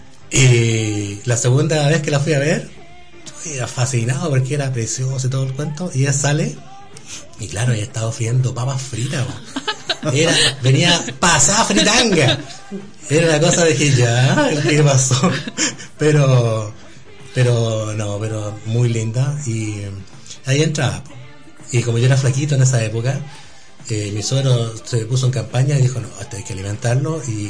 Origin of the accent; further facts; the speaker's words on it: Limache, Valparaíso, Chile; nosotros somos, ambos somos de Limache y de los dos pueblos.